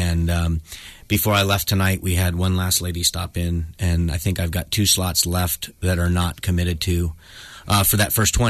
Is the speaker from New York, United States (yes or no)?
no; Sebastopol, California, United States; I can't even get into the Sebastopol market in my hometown